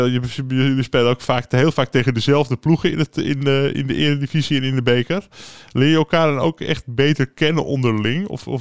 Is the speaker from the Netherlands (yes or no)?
yes; North Holland, Netherlands; En we hopen natuurlijk als Zaankanters dat ZV de Zaan dat gaat halen.